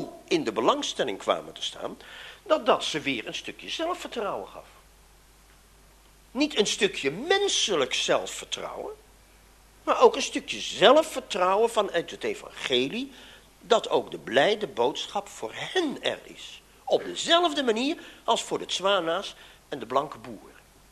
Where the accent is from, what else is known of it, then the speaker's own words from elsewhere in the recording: Holland, Netherlands; En dat is voor ons als Hollanders soms ook nog in ons eigen dialect.